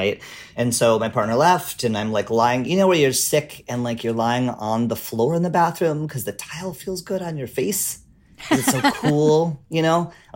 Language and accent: English; Canada; now in United States; I am white. I'm a Canadian immigrant to the U.S.